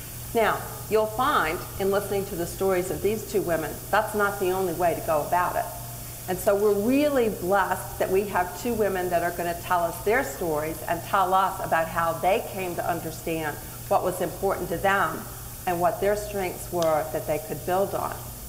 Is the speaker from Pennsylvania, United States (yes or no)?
no; Delaware, United States; For those of you who may not know much about Delaware, I'm from Delaware.